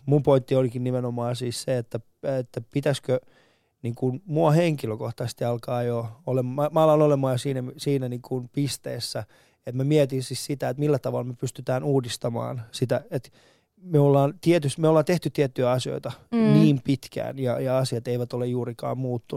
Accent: Vantaa, Uusimaa, Finland; mä oon ite Vantaalta. Vantaa on mun sydämessä.

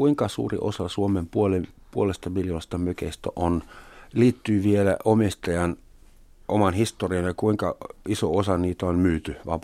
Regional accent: West Berlin, Berlin, Germany; moved away as an adult; now in Finland; Länsi-Berliinistä tulin Suomeen katsomaan sitä naista, johon olin yltäpäältä rakastunut. Hän oli kutsunut mut mökille. Minä tietysti pukeuduin viileästi länsi-berliiniläisenä

